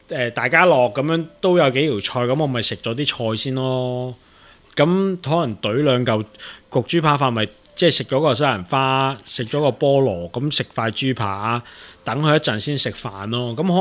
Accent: Hong Kong; 但我们香港人理解的西餐是这么吃的嘛

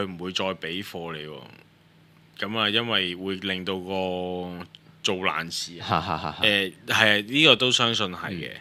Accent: Hong Kong; 講我哋香港人通常講聽啊嘛

